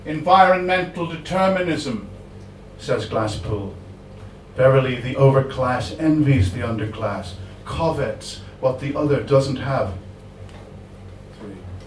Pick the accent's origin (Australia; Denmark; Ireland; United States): Ireland; now in London, United Kingdom; Living in London as an Irishman, my main problem is conservatism and the Conservative Party.